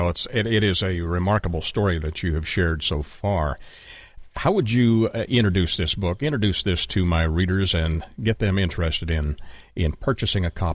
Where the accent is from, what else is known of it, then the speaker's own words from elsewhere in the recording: Canada; I'm Canadian.